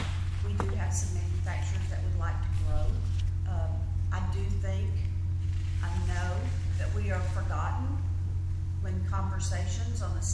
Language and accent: English; Garrison, Texas, United States; born there; I was born in Garrison, Texas.